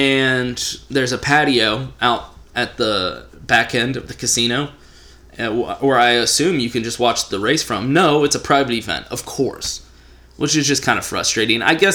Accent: Texas, United States; I'm a Texan, so we're just not good with cold.

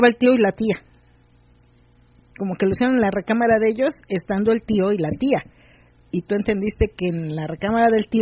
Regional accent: Valle de Aragón, State of Mexico, Mexico; somos pareja y buscamos chica. La verdad es muy complicado encontrar en nuestra zona. Somos de Valle de Aragón. De Valle de Aragón.

